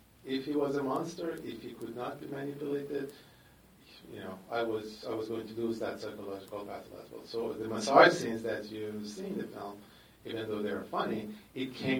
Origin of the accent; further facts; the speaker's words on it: Iran; Oh, I'm Iranian. So I grew up in Iran, and I had worked in Iran for 12 years after I went back to Iran as a filmmaker, as a journalist.